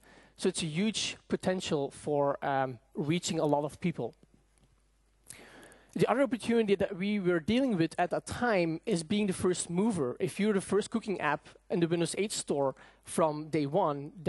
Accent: Belgium; now in Seattle, United States; I'm originally from Belgium, but I moved to Seattle 3 years ago

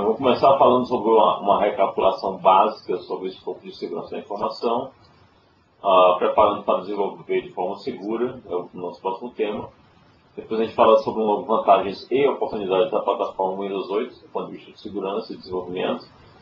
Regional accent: Fortaleza, Ceará, Brazil; now in Texas, United States; parece mais com a minha cidade natal, com Fortaleza

